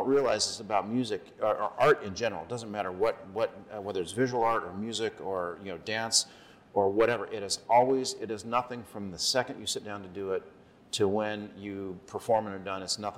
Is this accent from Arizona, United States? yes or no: yes; Arizona, United States; also born or lived in Kansas; So I grew up in Arizona.